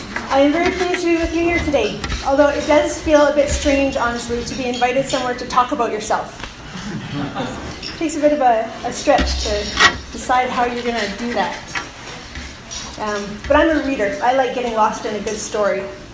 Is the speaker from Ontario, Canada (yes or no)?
no; Winnipeg, Manitoba, Canada; I come from Winnipeg, from what I thought was a perfectly normal family. I had a mom and a dad and a big brother and a little sister. My mom's family is French Catholic, and my dad's family was British Anglican.